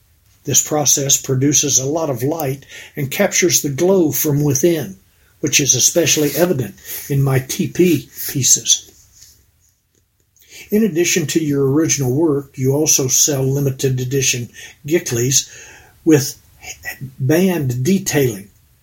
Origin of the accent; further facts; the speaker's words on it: United States; The colors and styles I use are all inspired from growing up on the Duck Valley Indian Reservation, which is 100 miles from the nearest town.